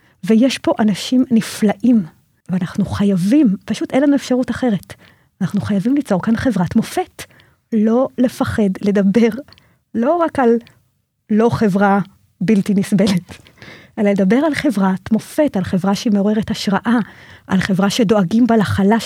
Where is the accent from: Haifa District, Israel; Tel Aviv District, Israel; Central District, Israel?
Haifa District, Israel; Haifa; אני חיפאית